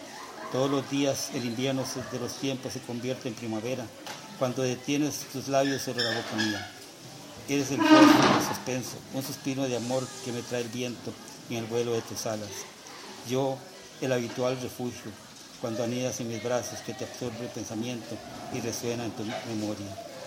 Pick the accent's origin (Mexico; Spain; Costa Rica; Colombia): Costa Rica; Soy poeta, tico.